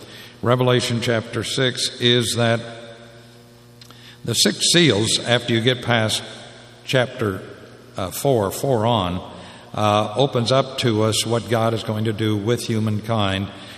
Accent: Midwest, United States; I'm from the Midwest.

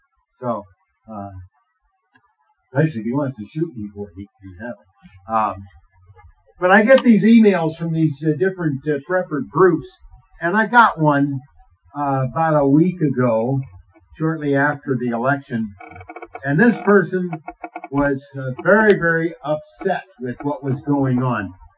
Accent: United States; And as an American, a citizen of the United States of America, it's actually encouraged by the Constitution

